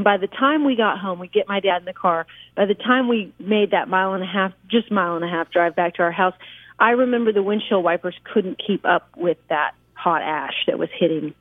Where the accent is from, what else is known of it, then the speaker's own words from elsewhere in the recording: Washington, United States; now in Nashville, United States; But, yeah, I grew up in Washington, actually pretty close to Canada.